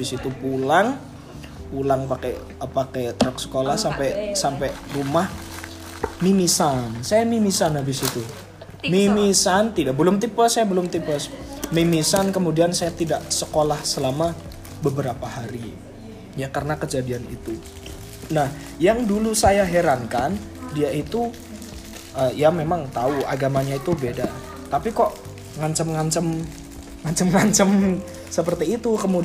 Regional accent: Java, Indonesia; kalau terus saya itu orang Jawa terus dikucilin apa gimana.

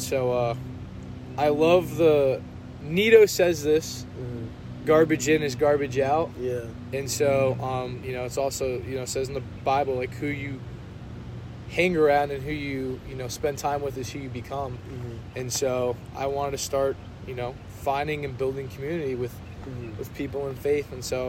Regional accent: Raleigh, North Carolina, United States; I'm a senior here at High Point. I'm from Raleigh, North Carolina.

